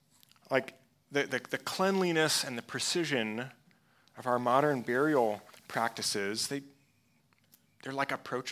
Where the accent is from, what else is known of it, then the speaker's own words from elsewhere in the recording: Midwest, United States; I grew up in the Midwest. I say it all the time. I grew up in the Midwest, so thunderstorms are like one of my favorite things.